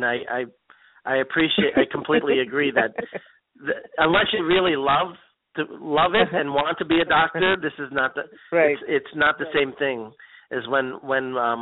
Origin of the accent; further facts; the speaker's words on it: Philadelphia, Pennsylvania, United States; I'm from Philly. Texas? I was in D.C. for a little bit, you know, so, but mostly Philadelphia.